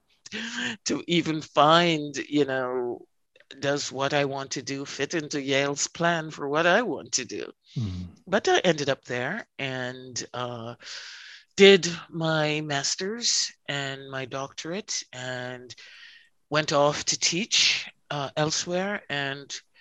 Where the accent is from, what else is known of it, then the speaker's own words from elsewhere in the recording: Jamaica; I was actually born on a slave plantation, as I've discovered recently in doing family genealogical history in rural Jamaica. And I stayed in the rural parts for the first 11 years of my life.